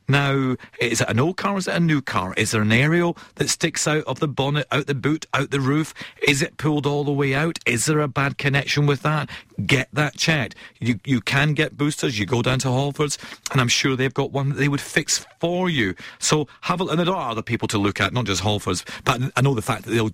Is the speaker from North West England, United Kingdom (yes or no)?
no; Scotland, United Kingdom; I'm Scottish. I only want to spend £2, £2 on a keyboard.